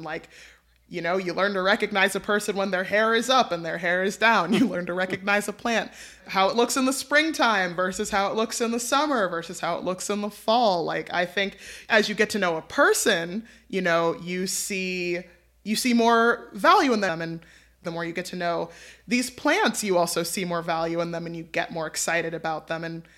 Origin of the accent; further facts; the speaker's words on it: New York, United States; I'm a New Yorker.